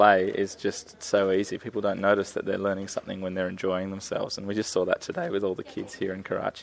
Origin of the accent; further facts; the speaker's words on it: Lismore, New South Wales, Australia; I grew up in Australia in a very small country town, Lismore, and I grew up without a TV